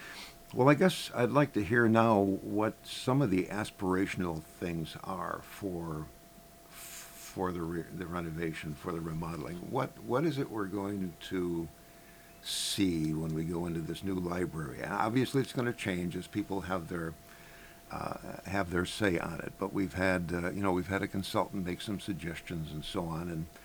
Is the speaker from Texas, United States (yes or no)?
no; Chicago, Illinois, United States; Well, I grew up in Chicago and remember with great affection going to the library.